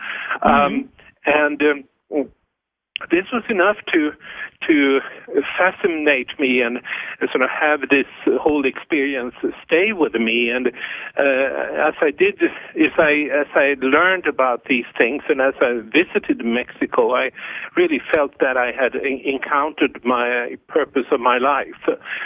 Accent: Sweden; I grew up in Sweden.

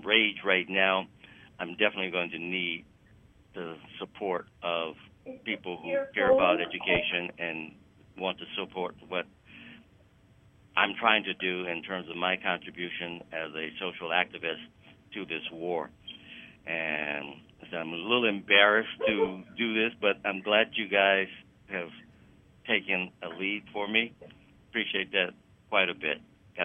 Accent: Midwest, United States; Now, I knew it was going to be cold here. I was born and raised in the Midwest.

